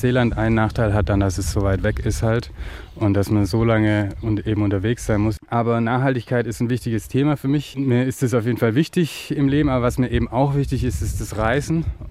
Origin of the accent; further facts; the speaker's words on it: Stuttgart, Baden-Württemberg, Germany; Aus Stuttgart.